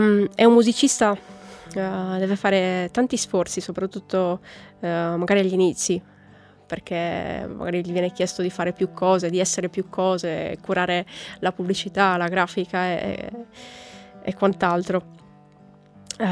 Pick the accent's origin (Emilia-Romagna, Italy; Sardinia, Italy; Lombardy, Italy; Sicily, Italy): Sardinia, Italy; la cosa bella, soprattutto della Sardegna, della mia terra